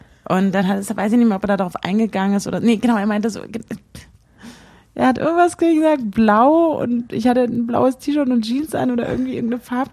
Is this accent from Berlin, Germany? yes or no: yes; Berlin, Germany; ich komme nicht aus Hamburg, sondern aus Berlin.